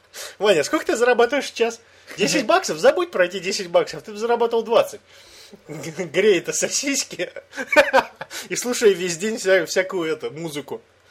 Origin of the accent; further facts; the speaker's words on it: Russia; Он спрашивает, а ты откуда? Я говорю, я с России.